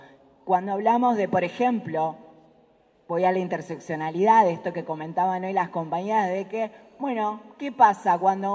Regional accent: Santa Fe, Argentina; soy de Santa Fe, Argentina, travesti, feminista, entre otras tantas cosas.

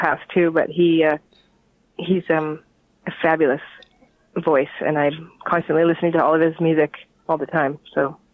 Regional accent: British Columbia, Canada; also born or lived in Brooklyn, United States; I grew up on Vancouver Island, and I spent a lot of my childhood on this Horn Lake fishing with my dad.

